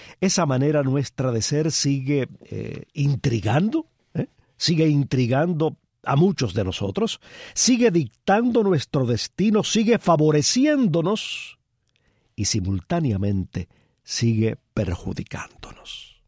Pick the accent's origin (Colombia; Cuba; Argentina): Cuba; ¿Cómo somos los cubanos? ¿Cómo nos ve la mayor parte del mundo? ¿O cómo muchos de nosotros sabemos que en el fondo realmente somos?